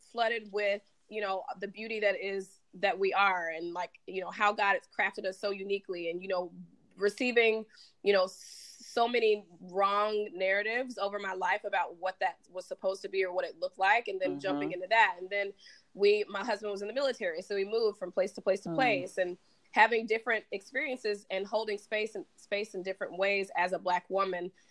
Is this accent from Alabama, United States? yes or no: yes; Alabama, United States; So I'm from the South, from Alabama, grew up in a, still today, pretty segregated, you know, small town, Black